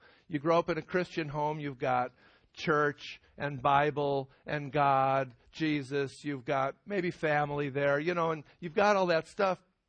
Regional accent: Chicago, Illinois, United States; I'm from the Chicago area. I was raised in a conservative synagogue.

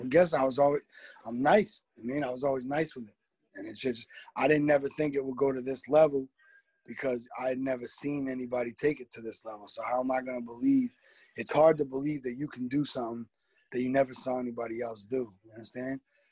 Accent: Massachusetts, United States; No. I'm from Massachusetts.

